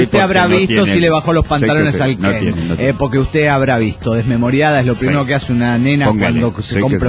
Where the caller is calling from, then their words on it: Los Andes, Valparaíso, Chile; Soy la desmemoriada de los Andes, Chile, po.